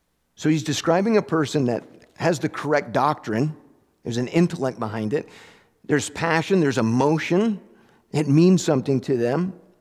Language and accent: English; Lincoln, Vermont, United States; I was driving through Lincoln in my hometown, and a lady had put a sign out in front of her house